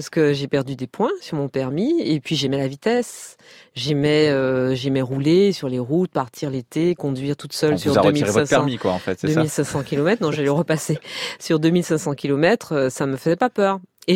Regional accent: Martinique, France; J'ai grandi en Martinique, donc j'ai été insulaire.

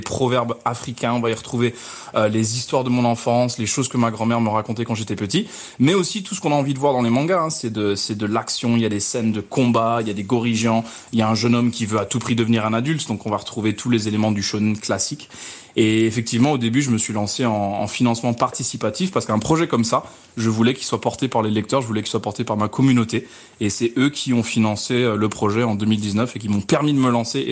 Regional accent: Ghana; En quelques mots, j'ai grandi au Ghana, donc forcément pas d'accès au manga aux librairies comme on peut l'avoir en France.

